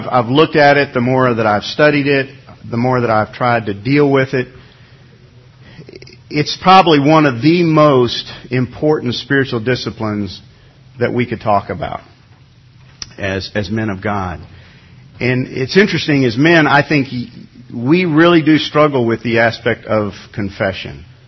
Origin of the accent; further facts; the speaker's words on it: New York, United States; I remember growing up in New York, most of my friends were Roman Catholic, and they would get to go to confession on Wednesdays.